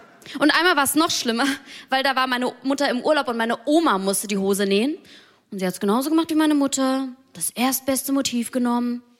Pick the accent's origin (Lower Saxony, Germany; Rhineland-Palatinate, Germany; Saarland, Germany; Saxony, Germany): Rhineland-Palatinate, Germany; Mainz; Ich komme aus Mainz und ich bin 26 Jahre alt.